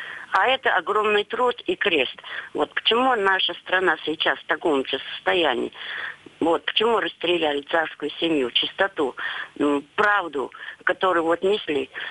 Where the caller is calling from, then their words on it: Ryazan, Ryazan Oblast, Russia; Я звоню вам из Рязани.